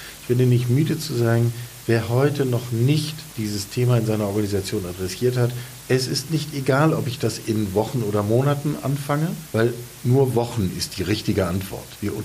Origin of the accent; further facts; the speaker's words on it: Northern Germany, Germany; wir kommen beide aus dem Norden, entschuldige die maritimen Bilder